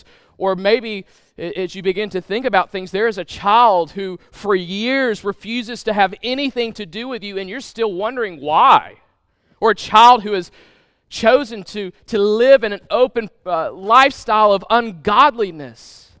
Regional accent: Crossett, Arkansas, United States; I'm from Crossett, Arkansas. I attended Crossett High School.

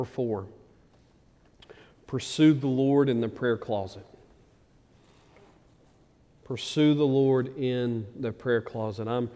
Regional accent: Ratcliffe, Arkansas, United States; also born or lived in Memphis; One of the reasons that I enjoy hunting is I grew up in Ratcliffe, Arkansas. Okay, really small.

